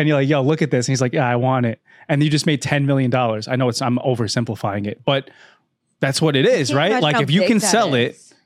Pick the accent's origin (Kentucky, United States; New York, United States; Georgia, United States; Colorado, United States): New York, United States; Staten Island; Because like, so I'm from Staten Island, right?